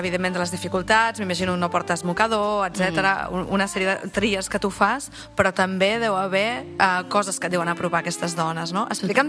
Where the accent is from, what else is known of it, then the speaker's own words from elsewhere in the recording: Catalonia, Spain; jo sóc de la Ribera d'Ebre